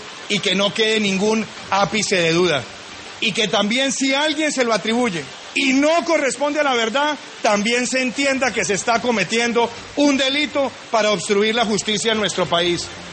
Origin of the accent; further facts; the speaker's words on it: Colombia; yo como colombiano lo único que quiero